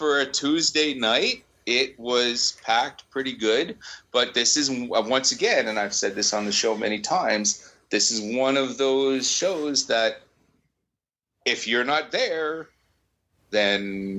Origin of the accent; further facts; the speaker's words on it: Massachusetts, United States; accent: Massachusetts; Yeah, it's my Massachusetts accent.